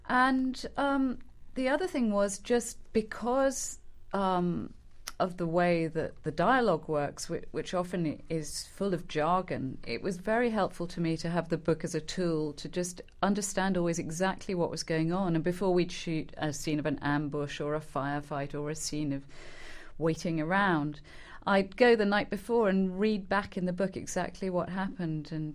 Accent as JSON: {"language": "English", "region": "England", "country": "United Kingdom", "accent": "English", "said": "my English accent came out with some incredibly obscene piece of dialogue."}